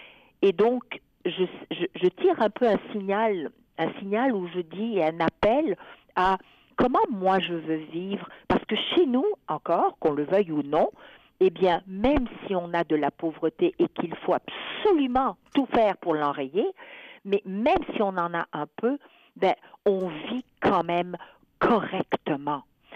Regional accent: Quebec, Canada; en tant que Québécois, je vais pouvoir donc faire la promotion de ce livre à partir du mois de mars à l'international.

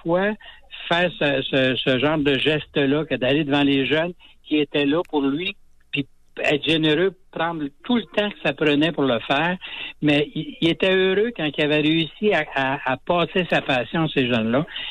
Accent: Boucherville, Quebec, Canada; moi, je viens de Boucherville, puis lui, il vient de juste à côté. Puis quand j'étais petit gars, il venait chez nous.

